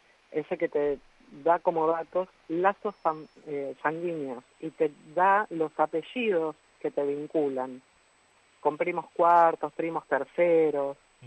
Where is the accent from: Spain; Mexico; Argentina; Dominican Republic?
Argentina; Mar del Plata, Buenos Aires Province; born there; me cuentan que en realidad había nacido el 6 de diciembre. En Mar del Plata.